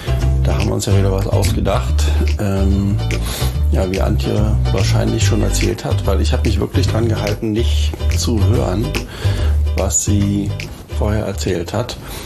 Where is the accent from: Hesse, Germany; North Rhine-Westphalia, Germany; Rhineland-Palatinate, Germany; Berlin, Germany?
Berlin, Germany; born there; wo ich geboren wurde. Und das ist Berlin-Lichtenberg. Und ich fühle mich mit Berlin-Lichtenberg nicht so wahnsinnig verbunden